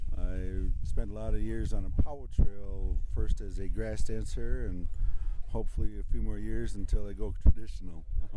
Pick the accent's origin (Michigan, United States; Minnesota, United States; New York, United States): Minnesota, United States; Minneapolis; born there; now in Duluth, United States; Well, I was born in Minneapolis. I'm a member of Red Lake.